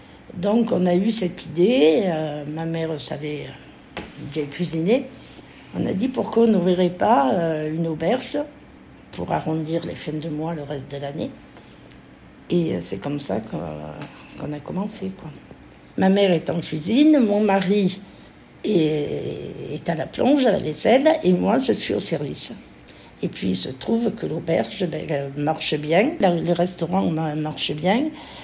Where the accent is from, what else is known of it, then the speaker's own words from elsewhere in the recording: Grasse, Provence-Alpes-Côte d'Azur, France; Alors, je suis née à Grasse, j'ai fait mon école primaire à Cédron, puis mon secondaire à Grasse